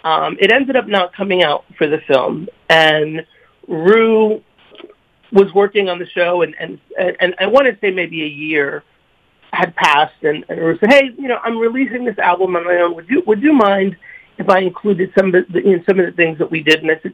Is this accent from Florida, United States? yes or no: yes; Florida, United States; also born or lived in New York; Around the age of 11, we moved to South Florida. I'm originally from New York.